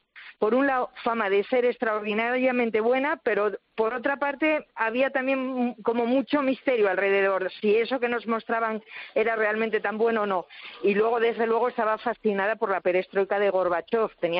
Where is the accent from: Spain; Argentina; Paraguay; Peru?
Spain; Oviedo, Asturias; Soy de Oviedo, que hay un nivel de oftalmología muy alto